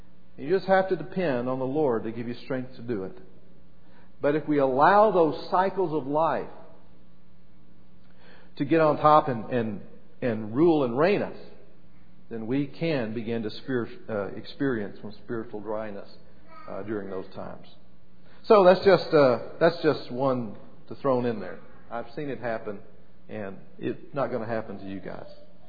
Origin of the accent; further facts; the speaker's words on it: Alabama, United States; He was from Kentucky, and we're from Alabama and the Holy Land, and somewhere up Virginia and places like that.